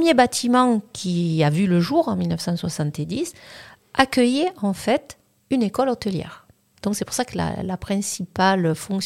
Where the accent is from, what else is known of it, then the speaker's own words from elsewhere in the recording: Provence-Alpes-Côte d'Azur, France; je suis originaire donc, du Vaucluse, pas très loin de Carpentras